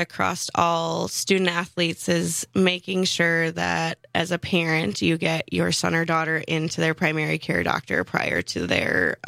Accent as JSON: {"language": "English", "town": "Oconomowoc", "region": "Wisconsin", "country": "United States", "tie": "born or raised there", "said": "I was born and raised in Oconomowoc, so they live on a lake."}